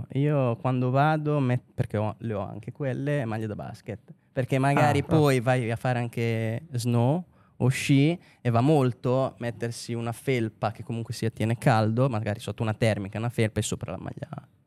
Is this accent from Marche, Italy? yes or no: no; Rimini, Emilia-Romagna, Italy; che ci sta da buon riminese